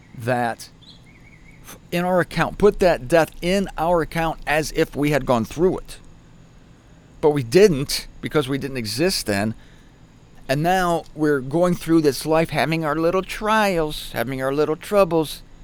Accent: Canton, Ohio, United States; When I was a kid growing up in the Catholic Church, St. Joan of Arc Church in Canton, Ohio, I was called into the office a lot

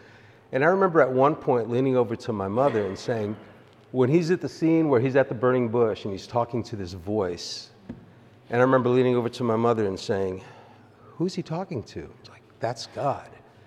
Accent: New York City, New York, United States; moved away as an adult; also born or lived in Florida / North Carolina; now in Ozark, United States; I'm originally from New York City, and I moved to Florida in 91, met my wife, Robin, and we lived there for 4 years

